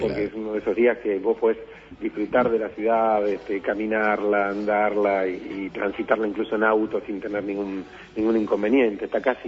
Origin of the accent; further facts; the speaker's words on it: Argentina; los argentinos tenemos, como los uruguayos también, digo, una especie de tradición ensayística importante